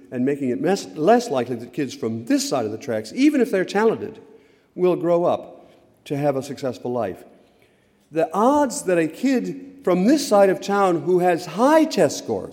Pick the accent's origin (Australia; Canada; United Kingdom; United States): United States; Port Clinton, Ohio; when I was growing up in Port Clinton and my parents talked about doing things for our kids